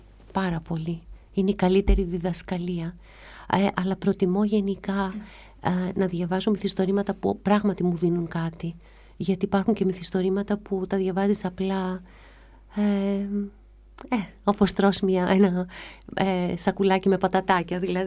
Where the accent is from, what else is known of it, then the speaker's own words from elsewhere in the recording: Greece; μου αρέσουν πολύ οι ξένοι συγγραφείς, αλλά επειδή είμαι Ελληνίδα, θέλω...